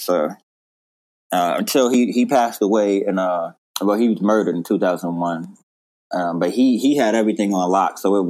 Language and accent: English; Brooklyn, New York, United States; because we're from the same area. He's from Marcy. I'm from Sumner Project.